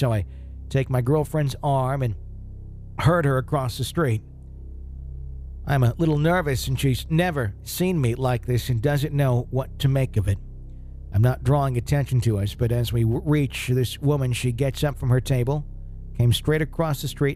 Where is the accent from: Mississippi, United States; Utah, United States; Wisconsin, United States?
Wisconsin, United States; I'm just thinking of, you know, growing up in Dairyland, you know, many, many hours. Not me, but I had friends and all that, you know, who'd farm and lots of long hours out there.